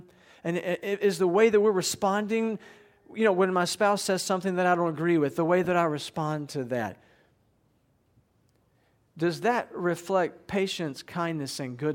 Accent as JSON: {"language": "English", "town": "Evansville", "region": "Indiana", "country": "United States", "tie": "born or raised there", "said": "parish was Nativity out off Pollock, you know, on the southeast side of Evansville there. And I was growing up in the Catholic Church."}